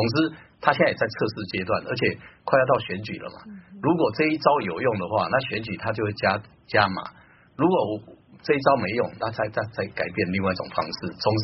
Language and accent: Chinese; Taiwan; first language Min Nan; 像以我这个我在家里讲闽南语的